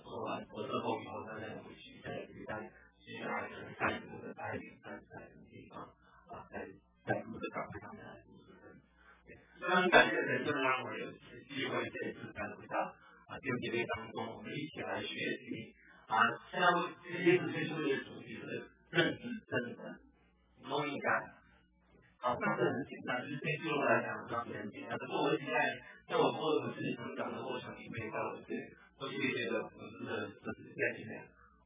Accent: Hong Kong; moved away as an adult; also born or lived in Taiwan; now in United States; 我自己是在啊香港出生长大，然后再到台湾念大学，然后再来美国。我来美国的时候就是住在明尼苏达

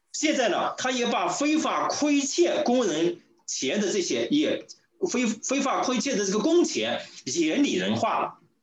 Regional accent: China; 我们从大陆来的弟兄姐妹，我们就会知道

